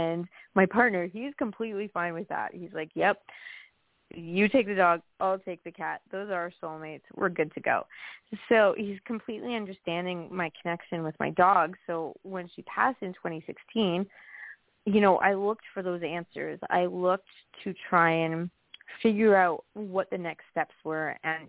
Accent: Jasper, Alberta, Canada; I'm from Jasper National Park in Canada.

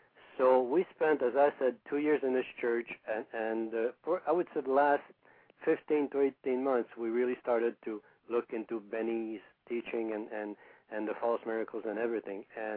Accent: Quebec, Canada; now in Vancouver, Canada; And since, you know, we are from Quebec, but we didn't feel comfortable to come back to Quebec, and our son had been to Vancouver, we decided we wanted to go to Vancouver.

